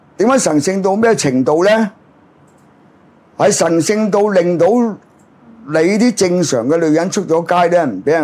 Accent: Hong Kong; 屌咩而家我哋香港人冇錢又頭暈啦

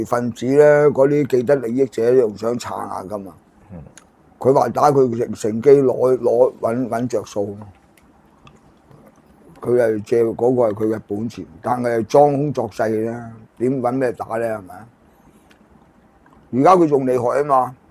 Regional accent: China; 我中國人，梗要幫翻自己國家諗計噶嘛！

